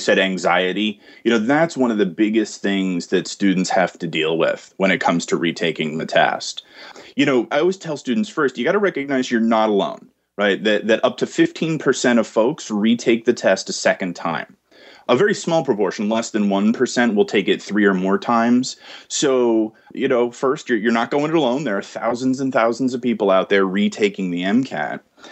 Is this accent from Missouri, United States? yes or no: no; New Jersey, United States; I got into med school here in my home state of New Jersey.